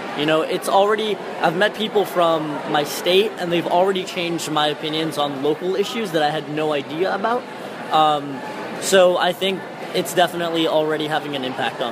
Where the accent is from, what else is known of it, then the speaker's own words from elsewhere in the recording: Florida, United States; now in Boston, United States; I'm from Florida, studying in Boston at Tufts University